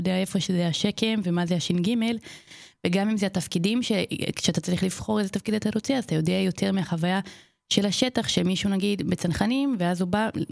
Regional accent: Brazil; Hebrew is a second language; now in Israel; אני מברזיל במקור, בגלל זה יש לי מבטא.

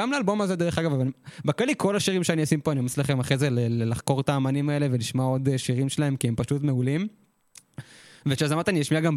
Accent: Gesher HaZiv, Northern District, Israel; אני במקור מגשר הזיף, שזה ליד נהריה.

